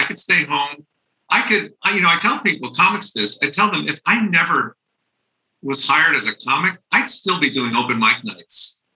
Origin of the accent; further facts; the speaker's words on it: East Coast, United States; now in Hollywood, United States; and I was from the East Coast.